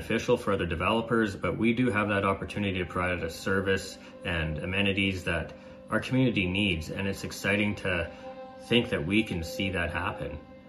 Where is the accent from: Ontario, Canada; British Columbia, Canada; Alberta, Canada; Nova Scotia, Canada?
Alberta, Canada; Sylvan Lake; Well, Pam and I, we grew up in the Alliance Church in Sylvan Lake.